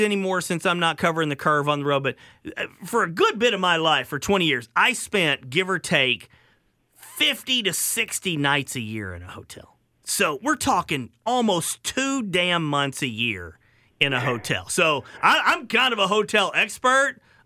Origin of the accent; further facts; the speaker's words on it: Little Rock, Arkansas, United States; And I grew up with one in Little Rock. We went there for all our special occasions.